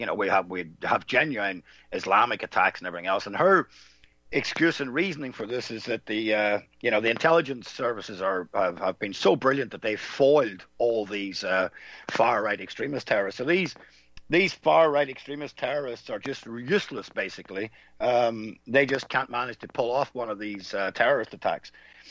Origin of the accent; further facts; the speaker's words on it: Northern Ireland, United Kingdom; And I come from Northern Ireland